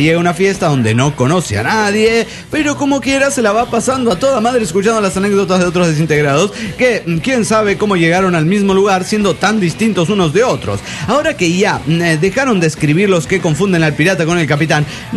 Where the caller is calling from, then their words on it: Monterrey, Nuevo León, Mexico; de Monterrey.